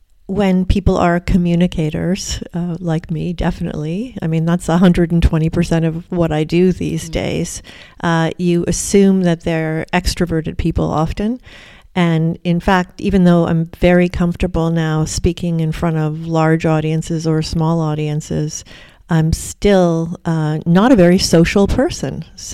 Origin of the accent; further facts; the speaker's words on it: Ottawa, Ontario, Canada; also born or lived in England; And I grew up in England to begin with, but then Ottawa, which is a pretty small town in Canada, even though it's the capital of Canada.